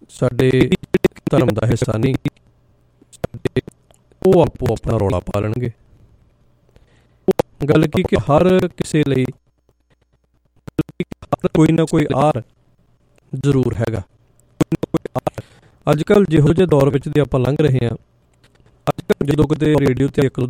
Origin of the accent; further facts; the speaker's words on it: Bheta, Punjab, India; ਜਿਹੜੇ ਸਾਡੇ 4-5 ਪਿੰਡ ਨੇ ਆਲੇ ਦੁਆਲੇ, ਜਿਹਦੇ ਵਿੱਚ ਸਾਡਾ ਪਿੰਡ ਭੇਟਾ ਪੈਂਦਾ ਜੀ ਨਾਲ